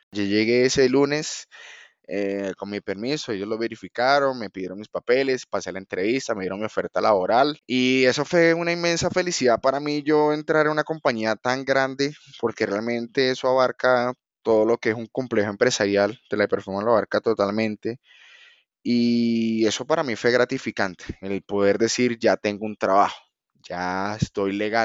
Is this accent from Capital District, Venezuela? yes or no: no; Maracaibo, Zulia, Venezuela; now in Bogotá, Colombia; Bogotá es como 8 veces o 7 veces Maracaibo, que es de donde yo vengo y donde nací.